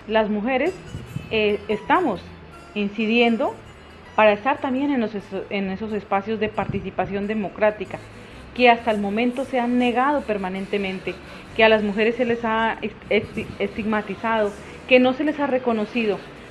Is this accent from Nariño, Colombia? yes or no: yes; Nariño, Colombia; vengo del departamento de Nariño. Soy una mujer campesina, me siento orgullosa de serlo.